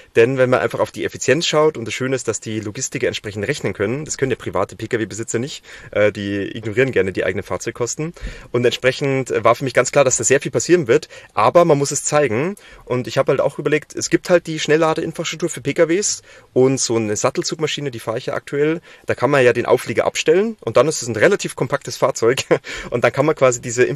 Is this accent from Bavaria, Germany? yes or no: yes; Bavaria, Germany